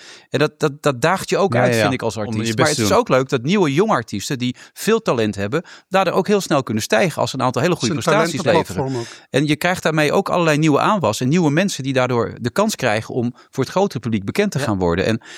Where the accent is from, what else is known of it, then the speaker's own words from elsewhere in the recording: The Hague, South Holland, Netherlands; Ik ben zelf ook uit Den Haag.